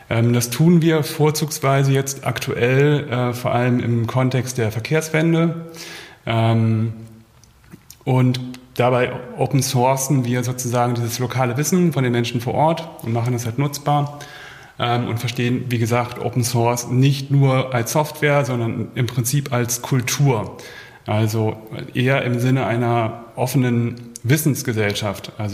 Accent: Hamburg, Germany; now in Berlin, Germany; Ich komme ursprünglich auch aus Hamburg, lebe aber seit 2005 hier in Berlin.

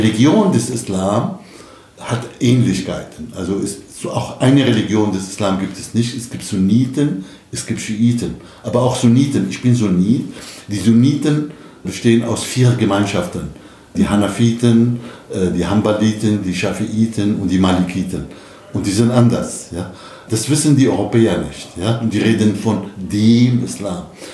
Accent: Damascus, Damascus Governorate, Syria; Ich bin Araber, in Damaskus aufgewachsen.

